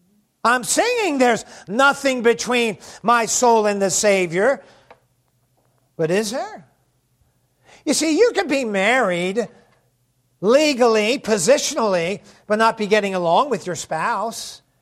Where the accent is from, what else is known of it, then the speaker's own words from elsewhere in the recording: Baltimore, Maryland, United States; born there; When I was born in Baltimore, Maryland, 29 years ago, I began, just seeing if you're awake.